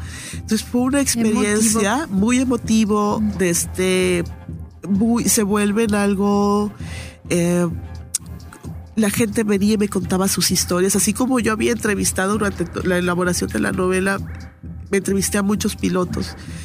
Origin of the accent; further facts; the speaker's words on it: Sonora, Mexico; Mucho por mi niñez, sí, en el Valle del Yaqui, ¿no?